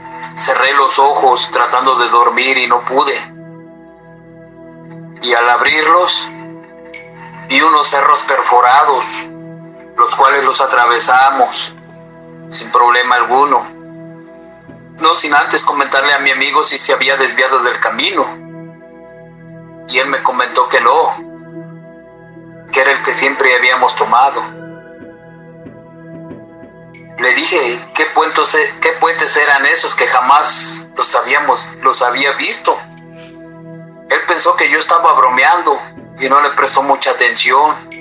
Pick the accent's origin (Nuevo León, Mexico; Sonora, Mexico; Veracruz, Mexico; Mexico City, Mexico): Mexico City, Mexico; Ambos somos originarios de la Ciudad de México